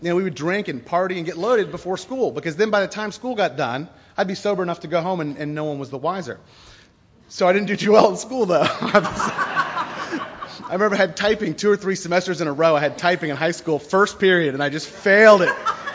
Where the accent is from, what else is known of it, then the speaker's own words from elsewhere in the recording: Tampa, Florida, United States; I grew up in Tampa, Florida. I went to a little private Greek Orthodox church school, which had a very good reputation in our town